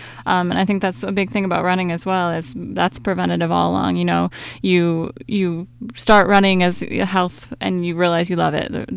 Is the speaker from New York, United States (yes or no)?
yes; Seneca Falls, New York, United States; I'm actually from Seneca Falls, New York, originally. I went to Miner's Academy and did all my schooling there